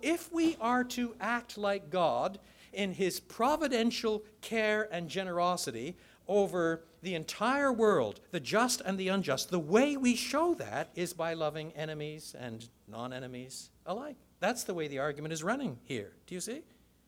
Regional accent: Canada; I'm Canadian. Then there are others. I'm male. And then there are others. I'm white. Then there are others. I'm middle class.

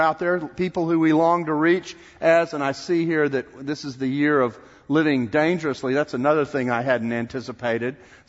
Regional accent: Texas, United States; here from the state of Texas. I figure when I come among Southern Baptists, I can speak in my normal accent and you will understand me.

